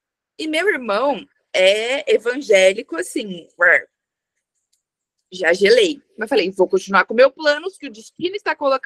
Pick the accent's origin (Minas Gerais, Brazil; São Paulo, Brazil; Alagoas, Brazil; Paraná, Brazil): São Paulo, Brazil; Ribeirão Preto; accent: interior (R puxado); Eu sou do interior, né? Dá pra perceber pelo R puxado.